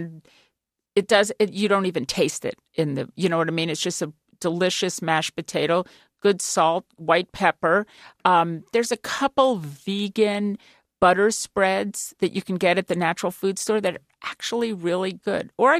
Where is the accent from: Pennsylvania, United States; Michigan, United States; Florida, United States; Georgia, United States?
Florida, United States; I do these candied yams Florida style because I'm from Florida and I put pineapple in my yams.